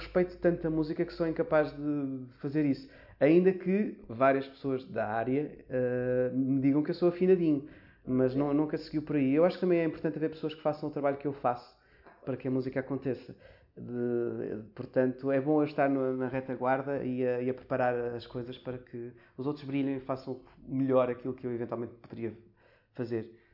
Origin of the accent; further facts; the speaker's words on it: Santa Maria da Feira, Aveiro, Portugal; na minha terra natal, que é em Santa Maria da Feira, uma pequena freguesia de lá.